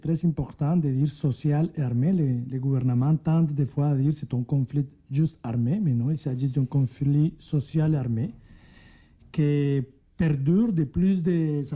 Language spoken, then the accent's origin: French; Colombia; French is a second language; moved away as an adult; nous, réfugié politique ici depuis 8 ans déjà. Et bon, je continue à travailler pour la paix chez nous en Colombie.